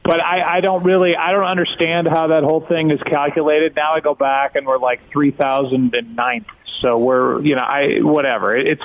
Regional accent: St. Louis, Missouri, United States; especially here in St. Louis where I live. For a certain segment of the population, especially in my hometown, I will always be

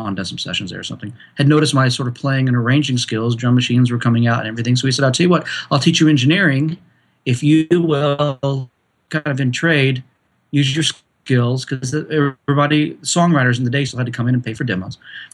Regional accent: Arkansas, United States; moved away; also born or lived in California; As a kid, I grew up in Arkansas. And then from Arkansas, I went straight to California, and it was a lot of years out there.

